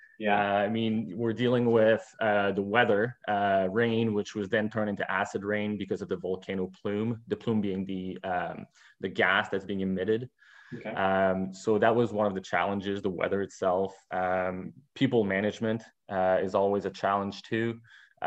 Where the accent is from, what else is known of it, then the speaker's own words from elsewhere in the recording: Quebec, Canada; moved away as an adult; now in Ontario, Canada; I was born and raised in Quebec. Moved to Ontario about 14 years ago.